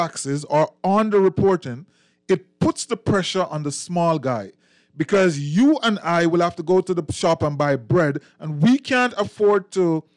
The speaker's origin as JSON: {"language": "English", "country": "Jamaica", "moved": "yes", "said": "Yeah, I am from Jamaica."}